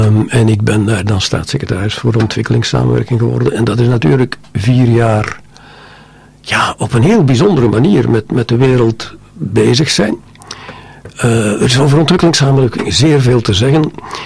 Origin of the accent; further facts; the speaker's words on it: Belgium; waar wij als Belgen trots op mogen zijn.